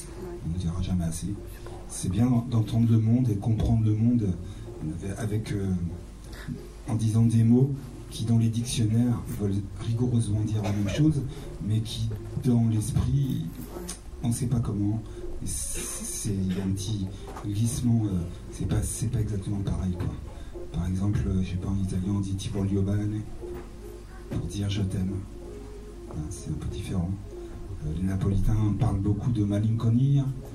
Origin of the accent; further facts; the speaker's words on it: France; born there; Parce que je suis né en France, et à une époque où il suffisait de naître en France pour être français.